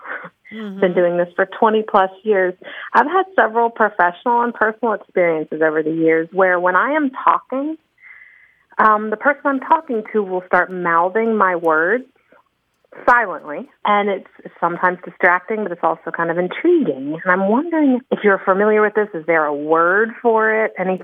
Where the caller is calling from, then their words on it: Tallahassee, Florida, United States; Hi there, this is … I'm from Tallahassee, Florida.